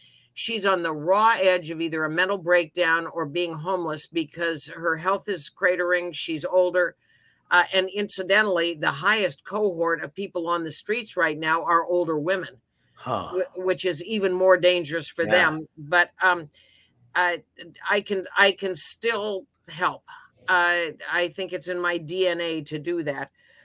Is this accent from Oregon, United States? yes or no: yes; Redmond, Oregon, United States; because he's buried in the Redmond Cemetery where I grew up, we go out to decorate the grave of a woman that worked for my par